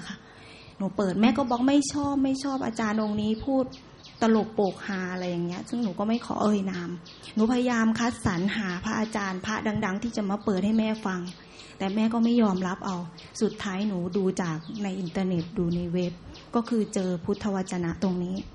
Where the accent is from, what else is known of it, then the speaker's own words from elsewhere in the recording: Roi Et, Thailand; now in Bangkok, Thailand; หนูมาจากร้อยเอ็ดนะคะ